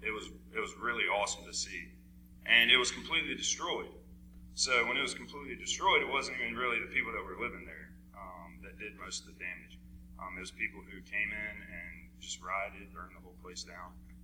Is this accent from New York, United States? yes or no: no; Bedford, Virginia, United States; I'm not from around here. I'm actually from Bedford, which is 2 hours south. So I'm not from around the area